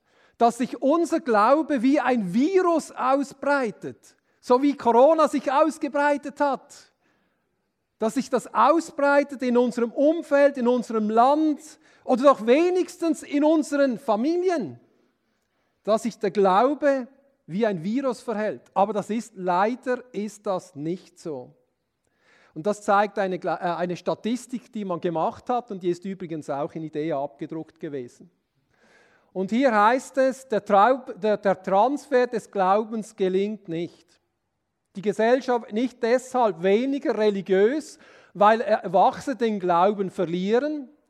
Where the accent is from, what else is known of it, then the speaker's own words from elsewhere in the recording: Pratteln, Basel-Landschaft, Switzerland; Ich bin ja in Pratteln aufgewachsen.